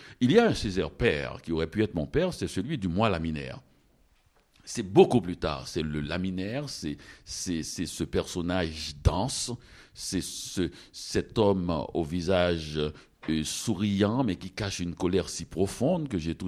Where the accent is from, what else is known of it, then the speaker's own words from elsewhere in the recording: Haiti; précisément, je suis haïtien